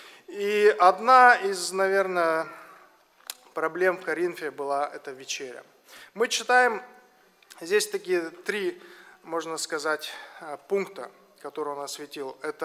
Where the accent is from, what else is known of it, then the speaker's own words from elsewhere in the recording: Kazakhstan; now in Minneapolis, United States; я родом из Казахстана, живу в Америке, в городе Миннеаполис.